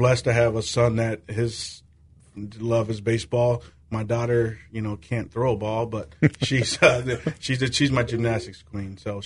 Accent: Galesburg, Illinois, United States; I try to bring it back here to my hometown. No matter what, no matter where I go, I always try to bring a piece of it back here to Galesburg.

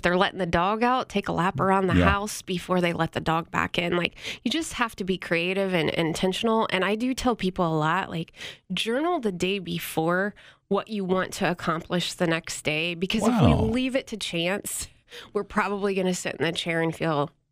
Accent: Avon, United States; now in St. Augustine, United States; Yeah, I grew up in Avon. Okay. I moved to St. Augustine.

